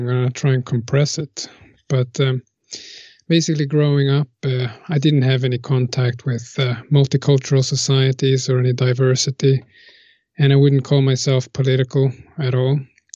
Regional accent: Luleå, Norrbotten County, Sweden; when we landed back in Sweden, when I stepped off the plane up here in Luleå, my hometown

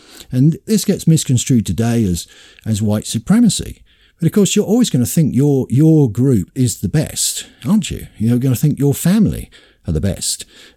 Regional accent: United Kingdom; but of course I would say that because I'm British

